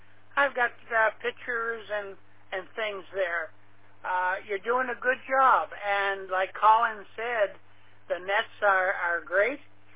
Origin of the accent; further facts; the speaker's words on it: New Brunswick, Canada; I'm calling to you through Echolink, and I'm from New Brunswick, Canada, New Brunswick, near St. John.